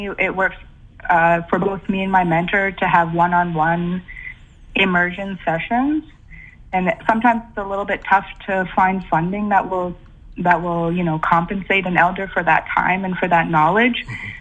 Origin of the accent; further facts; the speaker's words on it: Ihattas, British Columbia, Canada; I come from Ihattas, which is a new Chamuk nation on Vancouver Island. And I actually live in Port Alberni with my partner, Chukna, who comes from Tshishat.